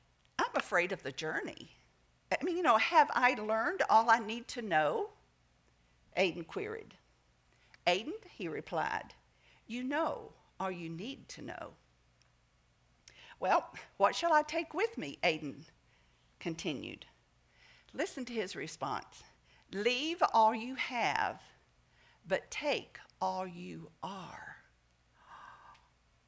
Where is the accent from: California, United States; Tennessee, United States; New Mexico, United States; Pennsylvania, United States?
Tennessee, United States; Nashville; Now, I grew up in Nashville. We consider that a fairly good-sized town, but that's nothing to Johannesburg.